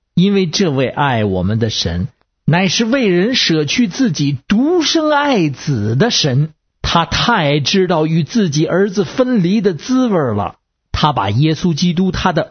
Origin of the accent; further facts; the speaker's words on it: Beijing, China; 我是北京的